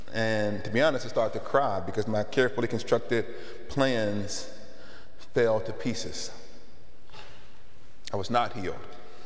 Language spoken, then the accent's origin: English; Alabama, United States; hopefully at the University of Tennessee, even though I'm from Alabama.